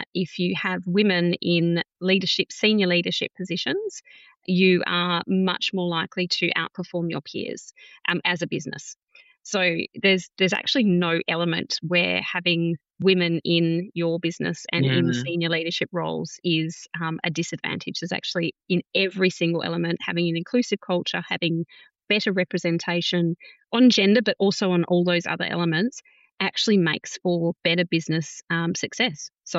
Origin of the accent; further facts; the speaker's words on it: Perth, Western Australia, Australia; my hometown in Perth, Western Australia